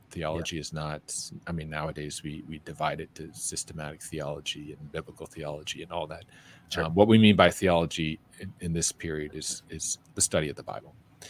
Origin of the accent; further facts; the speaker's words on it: Ontario, Canada; So I'm a Canadian by birth, grew up in Ontario, and did all my studies up there. I was raised a Protestant, became a Catholic into my 20s.